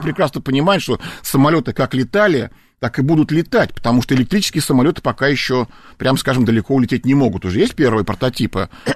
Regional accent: Moscow, Russia; Мы с вами москвичи, да, вот так.

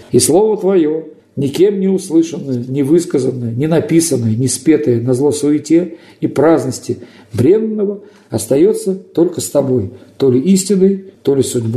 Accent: Russia; Я говорю, почему это? Я вот из России, я так пою.

